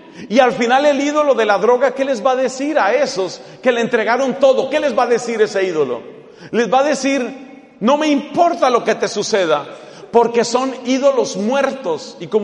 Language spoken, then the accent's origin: Spanish; Colombia; Yo les puedo decir como colombiano que ha sufrido de muchas maneras lo que son las FARC